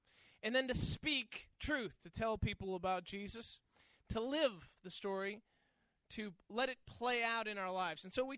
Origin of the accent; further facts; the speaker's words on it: New York, United States; I remember when growing up in New York, my pastor, when I'd been away for some time